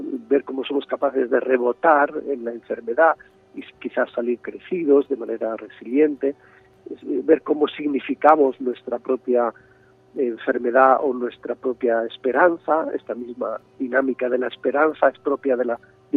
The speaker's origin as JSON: {"language": "Spanish", "town": "Tordesillas", "region": "Castile and León", "country": "Spain", "said": "porque yo soy castellano, yo soy de Tordesillas, así que voy con mucho gusto a mi tierra."}